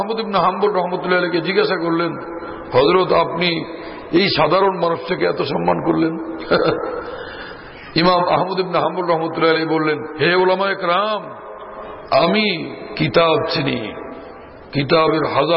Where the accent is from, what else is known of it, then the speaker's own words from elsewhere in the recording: Bhola, Barisal Division, Bangladesh; আমি ভোলার মানুষ, গাঁওগ্রাম থেকে আসছি, শহরের জীবন তখনও তেমন কিছুই বুঝতাম না